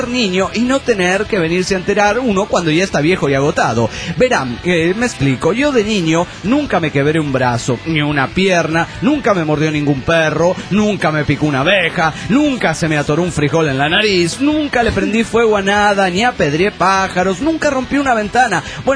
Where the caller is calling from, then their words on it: Los Mochis, Sinaloa, Mexico; de Los Mochis, Sinaloa, México.